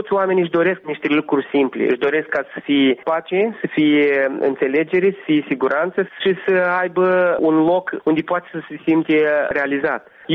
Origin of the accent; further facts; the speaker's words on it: Gagauzia, Moldova; Romanian is a second language; sunt găgăuz, jet de jet. Am învățat română la școală, așa cum dumneavoastră am învățat engleză.